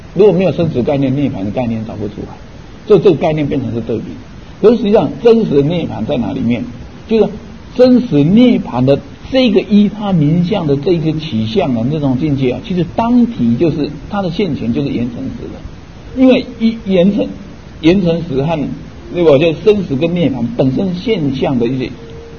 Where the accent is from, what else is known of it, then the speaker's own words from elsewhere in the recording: Taiwan; 以前我小时候，当然这个，我这个有点粗俗，我那时候就跟，因为那小学我就顽皮，我就，我那时候讲台语的话要花钱的